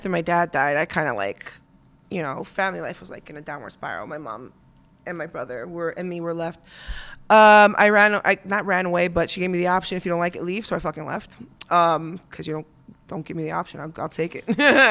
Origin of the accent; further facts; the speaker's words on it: Queens, New York, United States; That was in Queens.